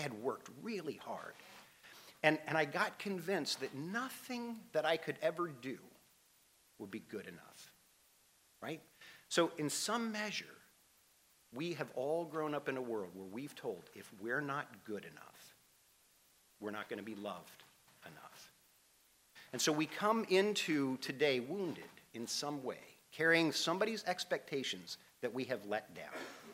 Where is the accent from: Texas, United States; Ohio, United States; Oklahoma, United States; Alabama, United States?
Alabama, United States; Huntsville; also born or lived in Columbia, South Carolina; now in Charleston, United States; And I grew up in Huntsville, Alabama. The only place I've ever been in my life that is more miserable in the summer than Huntsville, Alabama, is where I spent the last 18 years of my life before coming to Charleston, and that's Columbia, South Carolina.